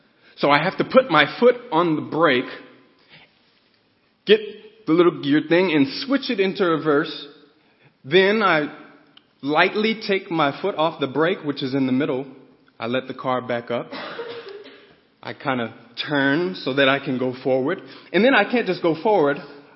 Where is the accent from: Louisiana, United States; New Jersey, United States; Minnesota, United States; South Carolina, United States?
Louisiana, United States; But neither are the Saints, and I'm from Louisiana.